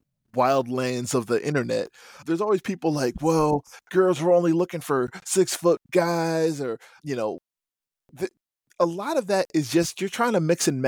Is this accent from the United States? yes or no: yes; New Jersey, United States; also born or lived in Brooklyn; But I'm a Jersey boy.